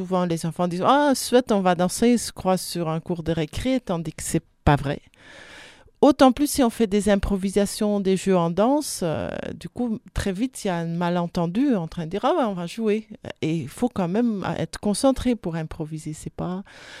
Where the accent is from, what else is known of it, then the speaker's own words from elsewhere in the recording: Belgium; Oui, je viens de la Belgique.